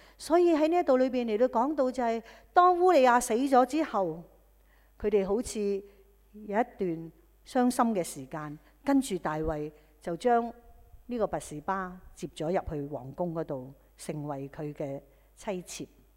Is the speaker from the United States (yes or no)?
no; China; 他就用了我们中国人传统的智慧